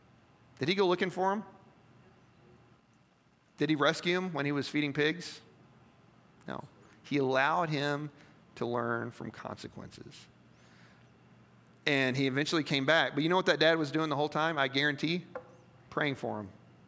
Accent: Poplar Bluff, Missouri, United States; I'm from Missouri. It's a trait, right? Right? That's what they always told us. Southern Missouri. I kid you not. My school mascot was a mule. I kid you not. In Poplar Bluff, Missouri, because they said we're stubborn people.

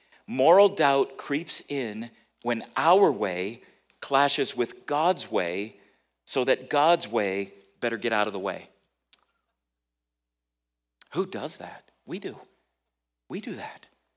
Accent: California, United States; now in Missouri, United States; I grew up in California, and we lived in the Pacific too, but earthquakes are pretty common in California. And when I moved here to Missouri

